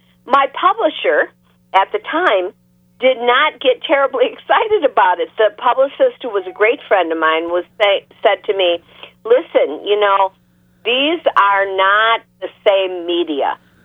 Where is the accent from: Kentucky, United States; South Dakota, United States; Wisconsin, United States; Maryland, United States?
Wisconsin, United States; now in Cape Cod, United States; Well, I live on Cape Cod. Don't get a lot of snow.